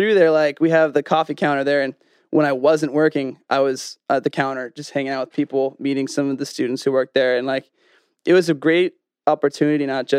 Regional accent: Grants Pass, Oregon, United States; So, I'm actually like born and raised down here in Southern Oregon. I spent the first 10 years of my life living here in GP.

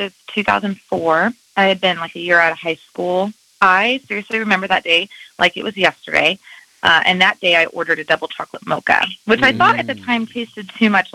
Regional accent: Grants Pass, Oregon, United States; I was born and raised in Grants Pass.

